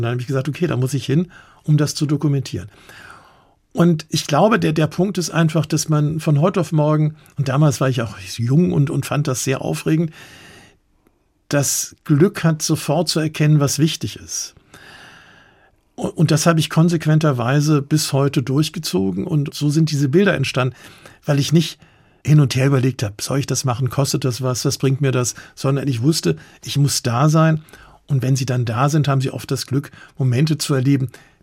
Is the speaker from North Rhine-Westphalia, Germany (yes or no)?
yes; Bonn, North Rhine-Westphalia, Germany; born there; also born or lived in Augsburg; Ich bin ja in Bonn geboren, das ist ja die Nachbarstadt von Köln.